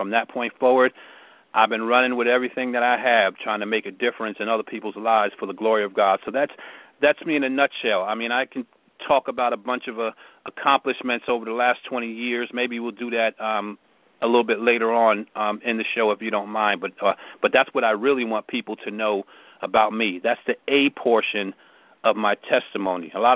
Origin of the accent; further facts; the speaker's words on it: New Jersey, United States; I'm originally from New Jersey.